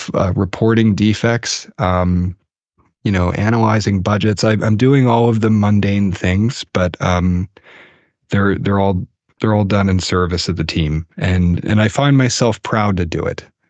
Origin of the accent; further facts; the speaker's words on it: Rust Belt, United States; I'm from the Rust Belt, you know, like my parents are always losing their jobs.